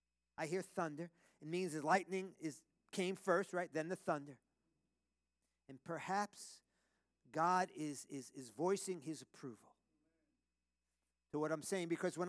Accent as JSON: {"language": "English", "country": "United States", "said": "I'm not big on kings. I'm more of a president guy, you know, because I'm American."}